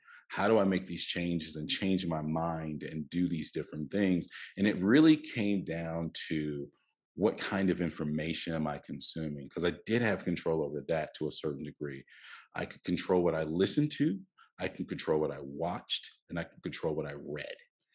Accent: Carolina, United States; We're families from Carolina, so that'll tell you everything you need to know about basketball.

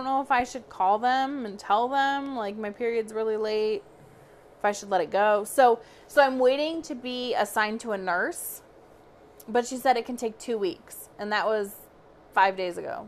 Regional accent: Toledo, Ohio, United States; Oh, I'm from Toledo.

